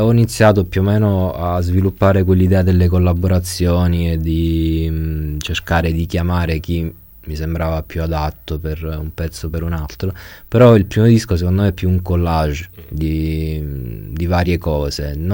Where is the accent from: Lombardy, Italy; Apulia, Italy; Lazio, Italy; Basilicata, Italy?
Basilicata, Italy; Maratea; born there; Io sono nato in un paese di mare, sono nato a Maratea, in Basilicata.